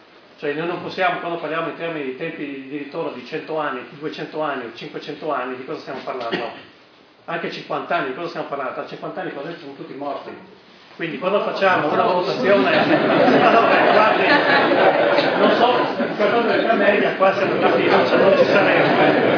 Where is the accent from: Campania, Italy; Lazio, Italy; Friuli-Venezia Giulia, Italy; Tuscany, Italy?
Friuli-Venezia Giulia, Italy; Spilimbergo; sono di Spilimbergo